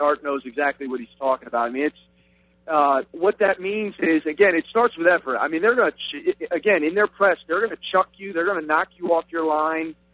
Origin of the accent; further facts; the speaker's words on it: Northeast, United States; I grew up in the Northeast, but of course now I live back down in North Carolina.